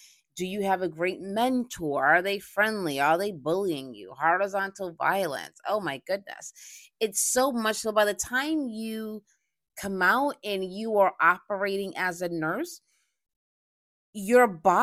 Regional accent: Boston, Massachusetts, United States; I recently did a stress seminar in Boston, my hometown

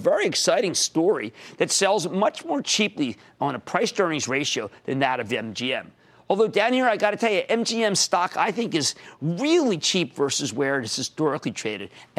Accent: New Jersey, United States; my home state of New Jersey.

